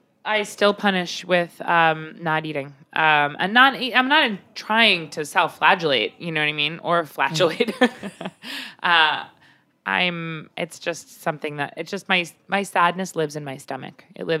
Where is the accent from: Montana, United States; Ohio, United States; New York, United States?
New York, United States; Long Island; I grew up on Long Island